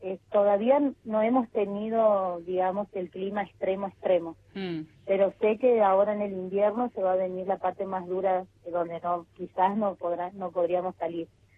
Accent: Formosa, Argentina; now in Tierra del Fuego, Argentina; Yo soy de la ciudad de Formosa.

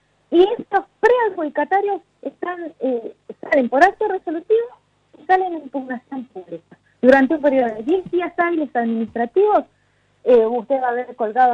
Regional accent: Tierra del Fuego, Argentina; A ver, yo soy fueguina

